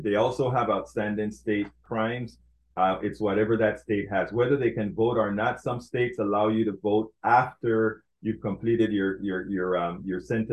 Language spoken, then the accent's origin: English; Panama; English is a second language; I'm from Panama. Come on, we don't have ice on the ground.